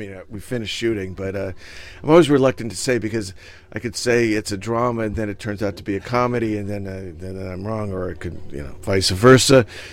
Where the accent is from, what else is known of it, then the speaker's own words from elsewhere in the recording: Los Angeles, California, United States; growing up in Los Angeles, there was this old Santa Monica pier